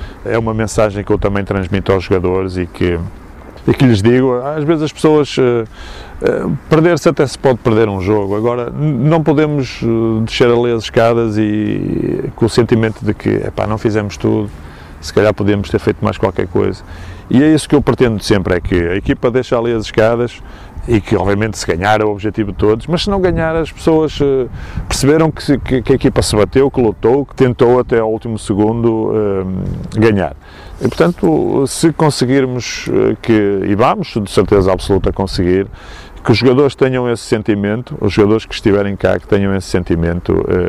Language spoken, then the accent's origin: Portuguese; Portugal; como nós, portugueses, e que gostam de facto do futebol, do nosso futebol